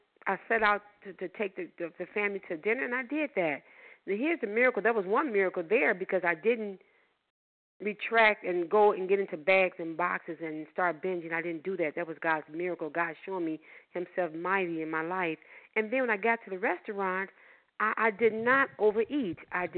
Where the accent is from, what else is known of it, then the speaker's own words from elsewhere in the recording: Chicago, Illinois, United States; I'm from Chicago.